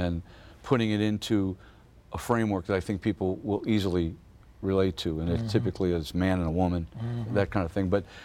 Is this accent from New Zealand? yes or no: no; St. Louis, Missouri, United States; when I grew up in St. Louis, it was this country was in a state of apartheid. You know, mm-hmm. it was the 50s.